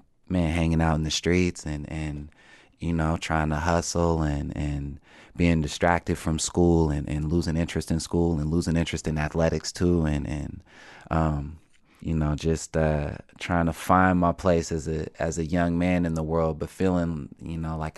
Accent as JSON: {"language": "English", "country": "United States", "tie": "born or raised there", "said": "We grew up in a nice house. I grew up in Capitol Hill. I grew up, with a lot of friends on my block and friends in my neighborhood, and could, you know, walk anywhere in my neighborhood, ride my bike."}